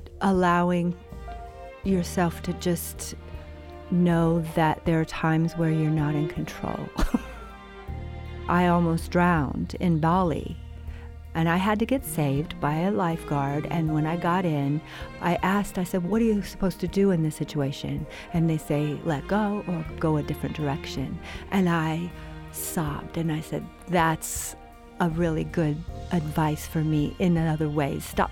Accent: California, United States; I'm from the Bay Area.

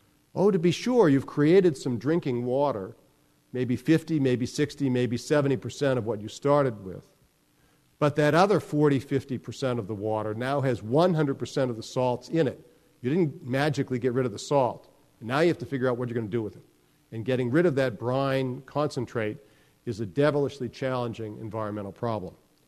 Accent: Massachusetts, United States; I grew up in Massachusetts.

